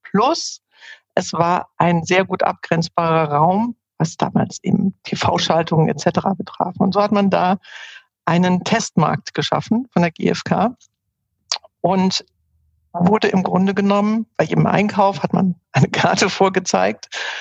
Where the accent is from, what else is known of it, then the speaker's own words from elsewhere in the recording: Schleswig-Holstein, Germany; born there; Ich bin geboren in Schleswig-Holstein, also im hohen Norden und habe da auch also eigentlich alle meine Ferien verbracht bei meinen Großeltern. Deswegen habe ich, glaube ich, einen gewissen norddeutschen Einschlag.